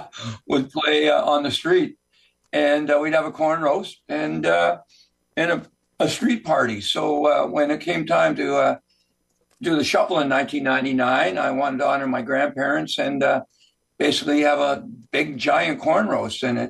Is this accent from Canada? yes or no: yes; Port Credit, Ontario, Canada; I grew up in Port Credit, obviously, and I was raised by my grandparents. And we lived at the bottom of Mississauga Road, right on the lake.